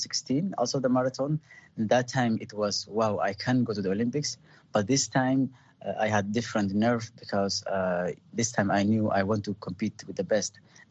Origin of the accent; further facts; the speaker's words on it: Netherlands; also born or lived in Somalia; I came to the Netherlands, I think, in 1996 as a refugee. Everyone knows what was going on at that time in Somalia, unfortunately. I grew up here.